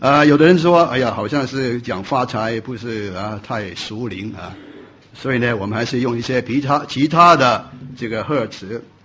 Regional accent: Hong Kong; 或者是我们香港人说新年已经过去。

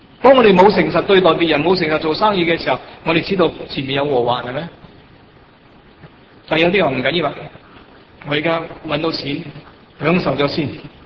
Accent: Hong Kong

